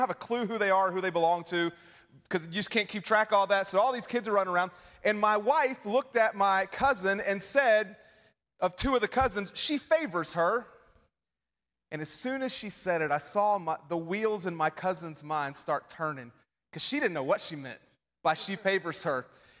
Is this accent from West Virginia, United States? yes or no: yes; West Virginia, United States; Like Brandon said, I'm from West Virginia. Pretty proud of that.